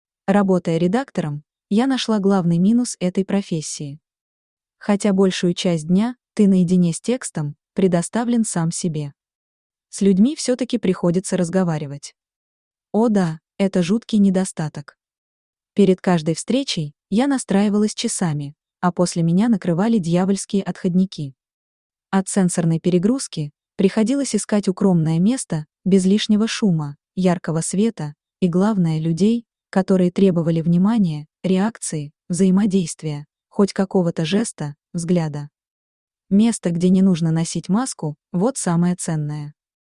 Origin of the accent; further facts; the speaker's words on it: Siberia, Russia; also born or lived in Yakutia; я выросла в Сибири. Родилась же еще дальше от тепла, в Якутии.